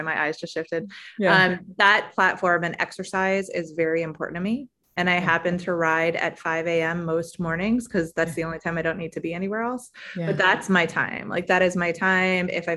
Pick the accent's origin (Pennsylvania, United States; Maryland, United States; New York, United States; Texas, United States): New York, United States; New York City; I, of course, was born and raised in New York City